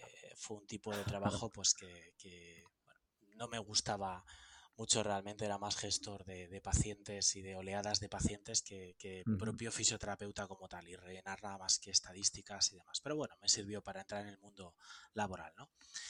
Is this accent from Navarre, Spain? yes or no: no; Madrid, Community of Madrid, Spain; yo soy de Madrid